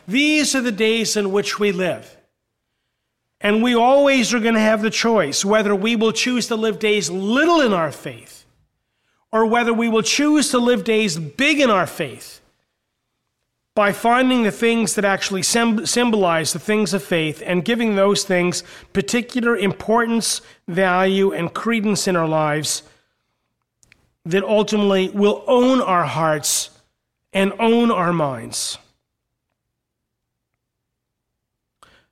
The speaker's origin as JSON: {"language": "English", "region": "New Jersey", "country": "United States", "tie": "born or raised there", "said": "growing up in New Jersey, you know, the kid from Jersey"}